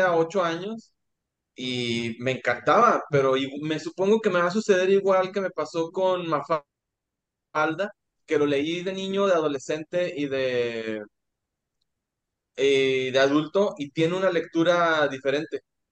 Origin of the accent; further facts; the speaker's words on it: Torreón, Coahuila, Mexico; queremos mucho a la gente de Saltillo porque somos de Torreón, Coahuila.